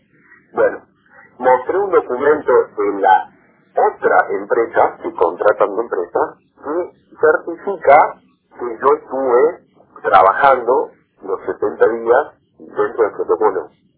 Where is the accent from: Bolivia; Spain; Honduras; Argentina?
Argentina; Salta; yo soy salteño, yo vivo en campo, soy médico, pero trabajo para una empresa que está en distintas provincias de Argentina.